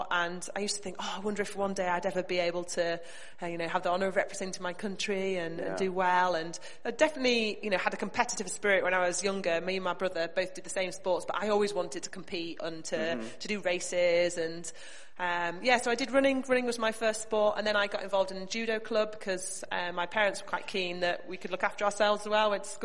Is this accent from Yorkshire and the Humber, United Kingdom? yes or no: yes; Yorkshire and the Humber, United Kingdom; Yeah, I grew up in Yorkshire, in a sporty home.